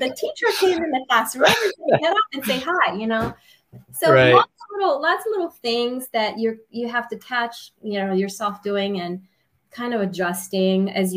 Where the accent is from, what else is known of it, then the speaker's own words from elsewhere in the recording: Romania; moved away as an adult; now in Maryland, United States; I was born in Romania, so very different childhood than probably a few agents in Maryland that were probably born and raised here. So I went all the way through high school in Romania, and I moved here with my family back in 1989